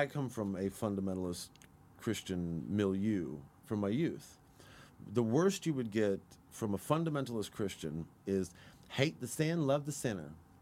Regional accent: Missouri, United States; the equivalent of the Southern Baptist I grew up with in Missouri.

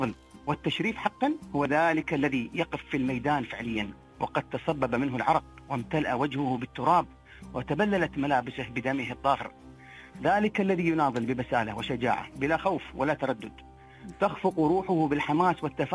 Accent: United Arab Emirates; وكلنا لك يا بلادي الإمارات

